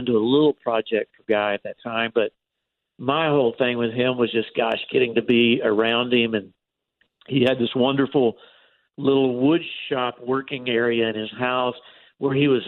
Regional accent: Texas, United States; I grew up in the 70s when the Texas music progressive country scene was exploding

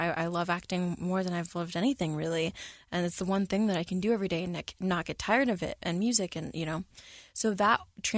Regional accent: San Antonio, Texas, United States; So when I was a kid, I grew up in San Antonio, Texas, and I did a bunch of, like, talent shows.

